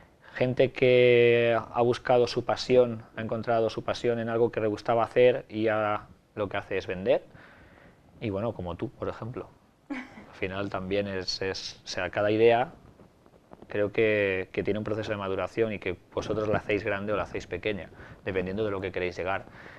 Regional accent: Ibi, Valencian Community, Spain; Vengo de IBI. Vengo de un pueblo pequeño de Alicante, de la montaña de Alicante

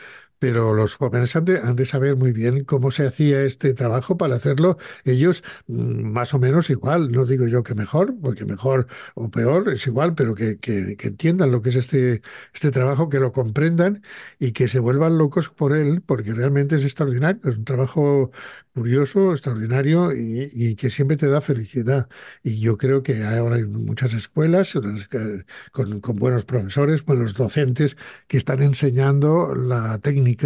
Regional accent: Salamanca, Castile and León, Spain; born there; en Salamanca, que es donde yo nací

